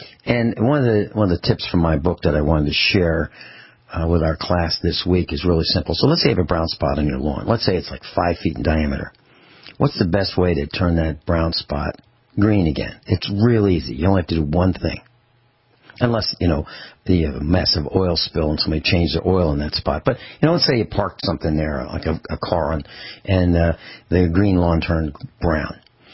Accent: East Coast, United States; now in California, United States; I came from the East Coast, and when I got to California, here's what I said, and this was in 1980, and this is a compliment to California.

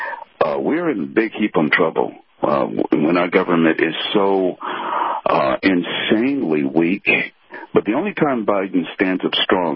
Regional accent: United States; You know, that was both embarrassing as an American

